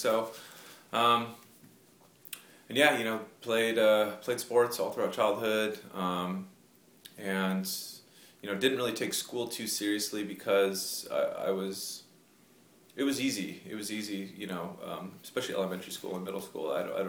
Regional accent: Covina, California, United States; also born or lived in Pasadena; I was born in Pasadena, California, in January of 1984, and we were living, my family was living in Covina at the time, and that's where I grew up, spent my entire childhood in Covina

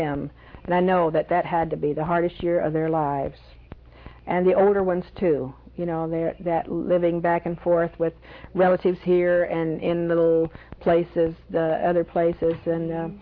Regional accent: California, United States; No, it was quite a time growing up in Southern California.

